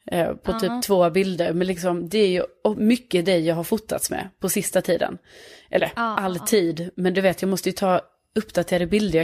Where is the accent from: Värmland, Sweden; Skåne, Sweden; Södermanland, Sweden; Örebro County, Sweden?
Skåne, Sweden; Lund; now in Stockholm, Sweden; Jag är från Lund, men jag har bott i Stockholm i 5-6 år.